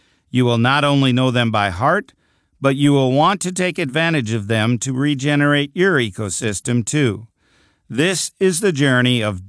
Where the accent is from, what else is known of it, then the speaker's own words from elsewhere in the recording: Bismarck, North Dakota, United States; I grew up in Bismarck, North Dakota, the third of four sons born to a father who had a lifelong career with the local rural electric cooperative